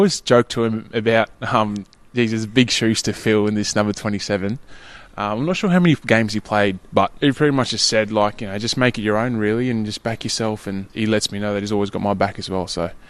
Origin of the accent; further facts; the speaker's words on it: Victoria, Australia; also born or lived in New South Wales; But I was born in New South Wales and then we moved to country Victoria and there was no rugby there or anything.